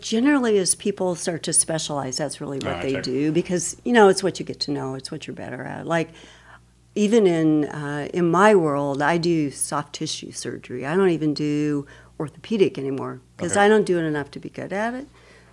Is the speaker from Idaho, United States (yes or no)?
yes; Idaho, United States; also born or lived in Wyoming; No. I was born in Wyoming, raised in Idaho.